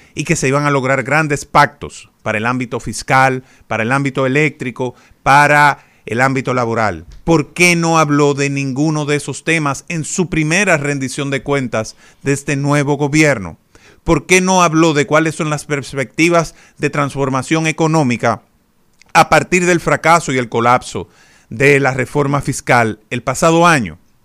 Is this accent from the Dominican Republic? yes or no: yes; Dominican Republic; le estoy cuestionando como dominicano.